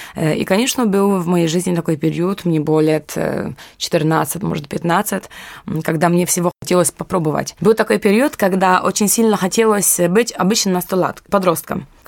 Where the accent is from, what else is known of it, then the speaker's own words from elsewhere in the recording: Poland; Russian is a second language; now in Russia; Я сама из Польши, мне 34 года.